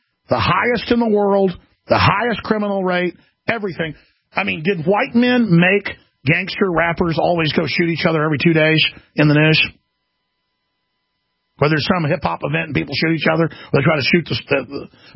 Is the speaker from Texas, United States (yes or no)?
yes; Dallas, Texas, United States; they remind me of growing up in Dallas